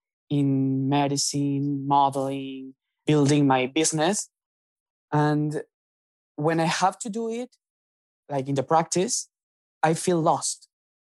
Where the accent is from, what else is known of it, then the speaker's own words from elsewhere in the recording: Buenos Aires, Argentina; English is a second language; I am from Buenos Aires, Argentina.